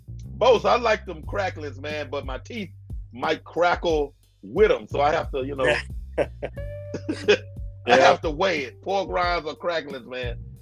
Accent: Texas, United States; born and raised in Texas. Man, I didn't know people ate crawfish until, man, I was a big boy. I mean, I was still a teenager, I think, but I mean, and it was funny to me because South Texas, I mean, you know where I'm from.

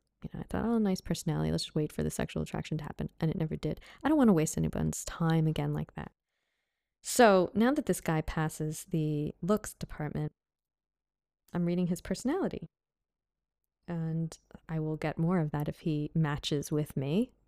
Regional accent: United States; I'd rather not date an American. I'm from America and I love Aussies.

